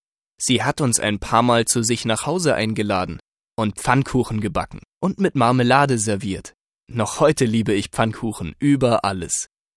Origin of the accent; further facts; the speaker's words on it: Addis Ababa, Ethiopia; Ich komme aus Äthiopien und bin dort in Addis Abeba in die deutsche Schule gegangen.